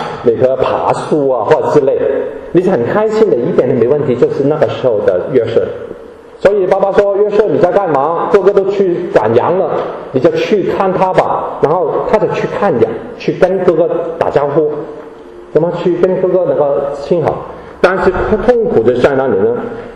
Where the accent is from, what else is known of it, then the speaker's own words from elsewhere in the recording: Guangdong, China; 他是一个我们广东人来说是哭